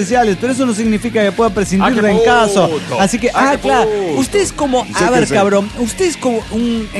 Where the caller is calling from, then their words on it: Guadalajara, Jalisco, Mexico; de Guadalajara, Jalisco, México.